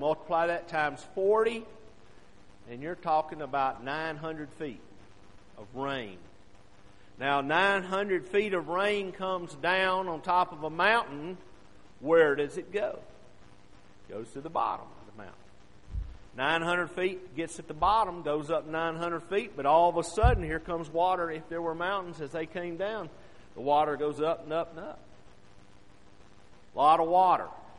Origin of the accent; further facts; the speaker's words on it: Mississippi, United States; also born or lived in Alabama; Now, I growing up in Mississippi, our average rainfall is somewhere between 60 and 80 inches a year.